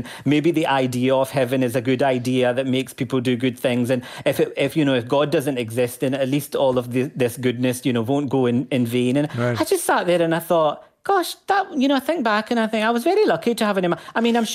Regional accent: Glasgow, Scotland, United Kingdom; what it was like for me growing up in Glasgow.

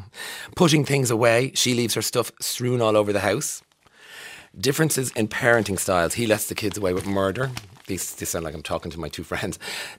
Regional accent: Ireland; and you go to a concert as an Irish person, naive and young

